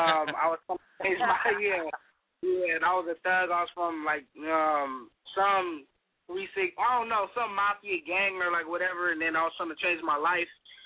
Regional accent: California, United States; I'm from Orange County.

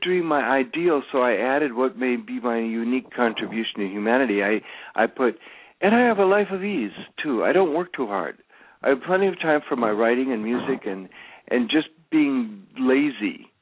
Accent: Minnesota, United States; I was from Minnesota originally, and I had a rock band for a while.

